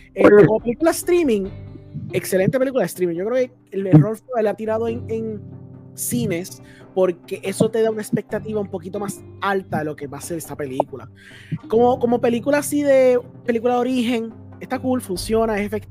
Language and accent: Spanish; Puerto Rico; Está nice ver sitios que nosotros conocemos porque somos puertorriqueños.